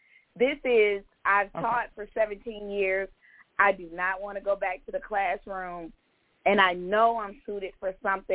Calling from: Georgia, United States; from Georgia.

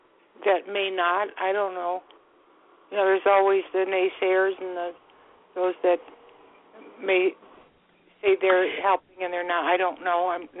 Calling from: Florida, United States; I'm calling from Florida.

